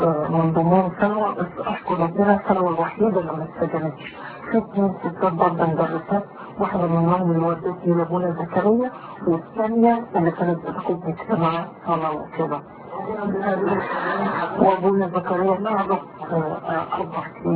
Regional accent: Egypt; now in Netherlands; اول ما وصلت هولندا وقعدت انا خرجت من مصر

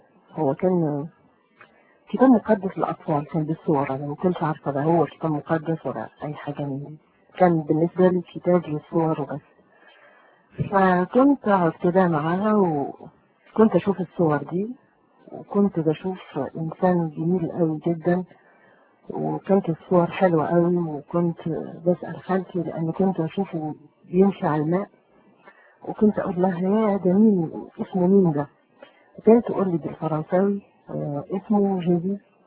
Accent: Algeria; وبعدين مرت سنين ودخلت المدرسة الابتدائي، وكان عندنا في يعني حتى دلوقتي احنا عندنا في الجزائر

